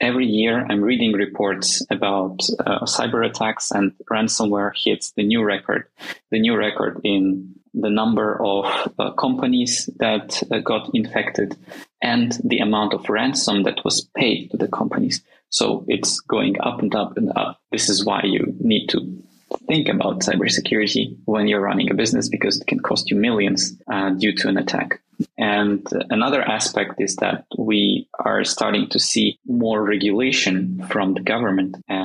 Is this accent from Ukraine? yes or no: yes; Ukraine; English is a second language; And originally, I am coming from Ukraine.